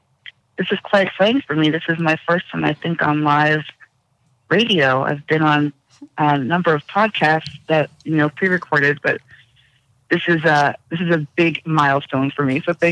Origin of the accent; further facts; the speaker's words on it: United States; You know, I grew up a girl in the United States.